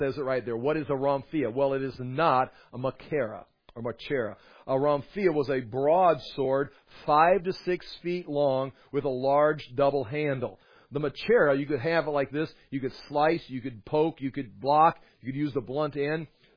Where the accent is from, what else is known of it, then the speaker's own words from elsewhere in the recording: United States; well, I'm an American, I'm a patriot.